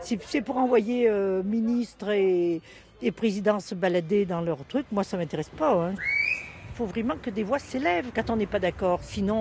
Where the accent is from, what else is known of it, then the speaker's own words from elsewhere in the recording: Landogne, Auvergne-Rhône-Alpes, France; born there; moved away as an adult; Moi, je ne suis pas née à Ambert, je suis née à Ricombraille. Je suis née à Landogne.